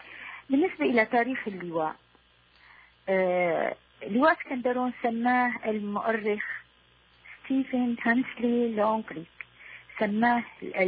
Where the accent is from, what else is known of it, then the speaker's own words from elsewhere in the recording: Aleppo, Aleppo Governorate, Syria; moved away as an adult; now in Latakia, Syria; أنا ولدت هنا ونشأت ودرست في حلب، وبعدها أكملت في جامعة دمشق، وتزوجت قبل أن أكمل، تزوجت في اللاذقية وأقمت فيها.